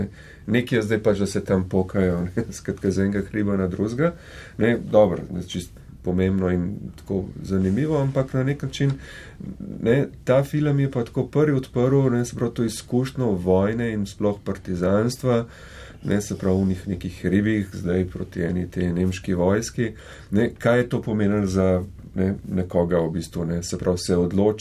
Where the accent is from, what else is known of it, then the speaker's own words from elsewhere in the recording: Ljubljana, Central Slovenia, Slovenia; jaz prihajam iz Šiške, skratka takrat to v 70-ih letih, ko so zgradili unih milijon blokov, skratka tam sem jaz odraščal